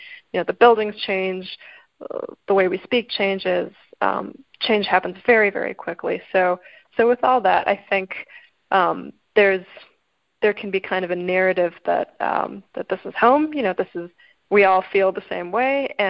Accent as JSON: {"language": "English", "country": "Singapore", "tie": "born or raised there", "said": "when my friends and I were growing up in Singapore, we didn't read stories about growing up in Singapore."}